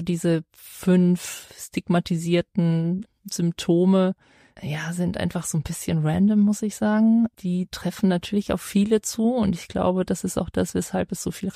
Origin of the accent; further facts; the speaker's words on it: Germany; ich komme nur aus Deutschland